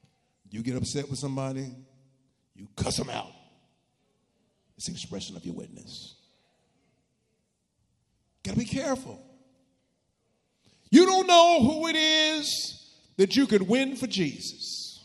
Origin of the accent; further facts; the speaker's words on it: New Jersey, United States; I grew up in Jersey, so it threw me off when I went to school in Virginia.